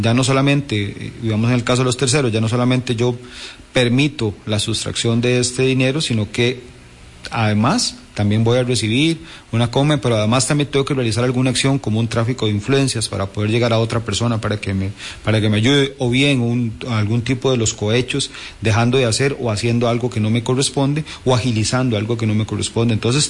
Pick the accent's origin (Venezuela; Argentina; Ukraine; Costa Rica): Costa Rica; yo considero que como costarricenses tenemos la obligación moral y ética de hacerlo